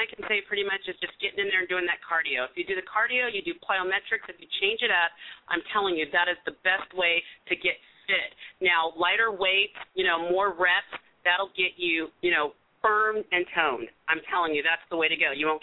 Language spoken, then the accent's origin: English; Sacramento, California, United States; also born or lived in Texas; Okay, I was born in Texas. I grew up in Sacramento.